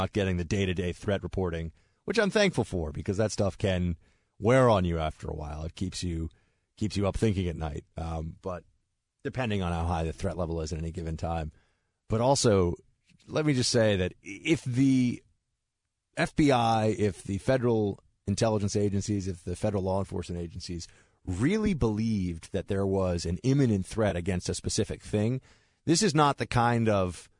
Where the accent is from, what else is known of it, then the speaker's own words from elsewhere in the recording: New York, United States; You know, as a New Yorker, I wasn't in New York on 9/11.